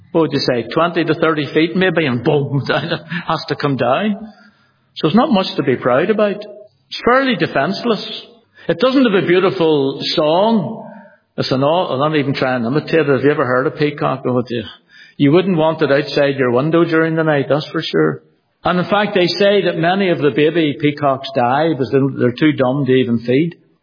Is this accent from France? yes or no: no; Northern Ireland, United Kingdom; Well, I'm glad I'm from Ulster, yet that's different than saying a pride of race.